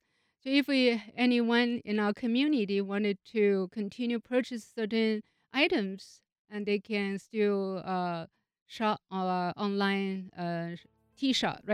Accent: China; now in United States; I grew up in China, and also ate a lot of bean products

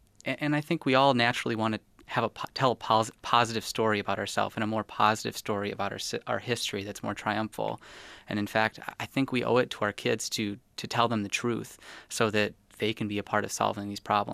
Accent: Webster, New York, United States; I never learned about the Rochester riots growing up in Webster.

